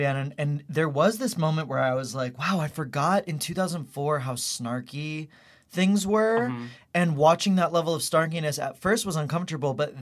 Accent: Houston, Texas, United States; Houston, Texas.

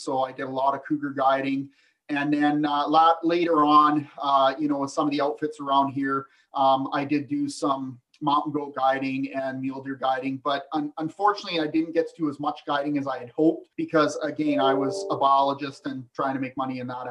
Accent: Vernon, British Columbia, Canada; I'm a British Columbian. I was born and raised in Vernon, BC.

